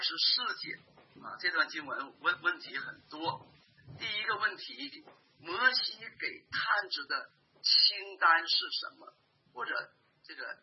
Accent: Northeast China, China; accent: Northeastern Mandarin; 我们东北话叫薄薄红云鸡薄

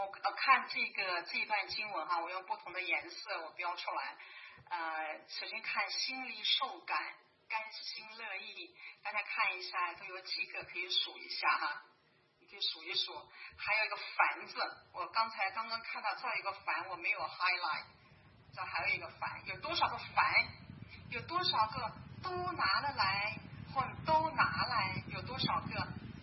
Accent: China; 这好像跟我们中国人有点不太一样啊。

